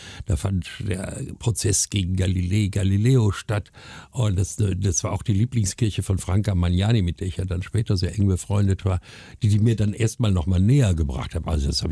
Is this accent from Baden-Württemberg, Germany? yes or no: no; Duisburg, North Rhine-Westphalia, Germany; also born or lived in Rome; now in Cologne, Germany; darum bin ich dann aus Rom wieder weg in meine Heimatstadt Duisburg für 6 Jahre, bis ich dann am 1. April 1984 in Köln landete.